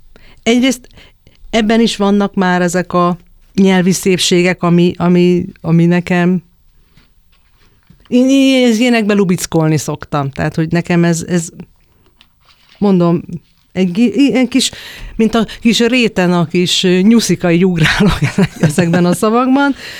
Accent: Hungary; nyilván egy én magyarként, meg magamat világlátott embernek tartom

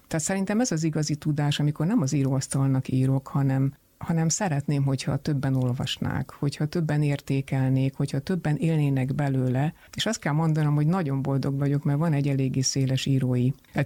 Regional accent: Budapest, Hungary; én a Albertfalvai Szigeti mozi mellett nőttem fel, ez egy olyan tépikus csőmozi volt.

